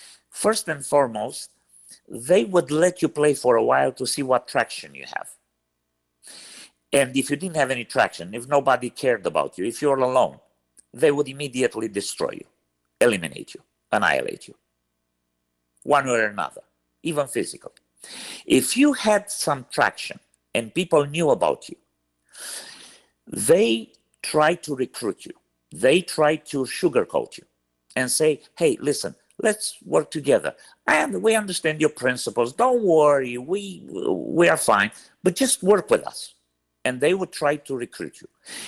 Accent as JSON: {"language": "English", "country": "Romania", "tie": "born or raised there", "lives_now": "United States", "said": "Well, growing up in Romania was like growing inside a tightening noose. It was worse and worse over time."}